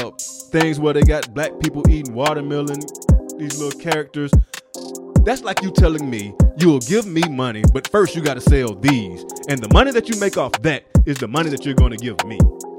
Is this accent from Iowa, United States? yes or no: no; Atlanta, Georgia, United States; I'm from Atlanta, I'm from Georgia.